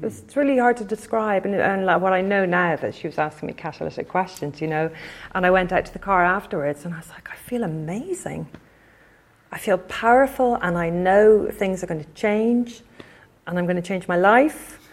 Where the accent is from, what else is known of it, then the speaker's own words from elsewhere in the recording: Ireland; I have a tendency to talk very fast because I'm Irish and that's what we do.